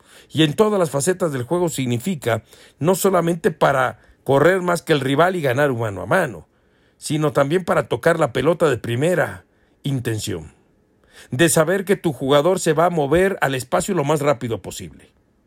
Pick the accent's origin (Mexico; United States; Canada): Mexico; Para mí como mexicano y para todos los mexicanos.